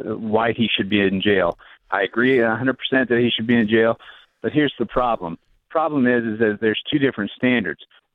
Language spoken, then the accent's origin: English; Nevada, United States; Yeah, I'm from Nevada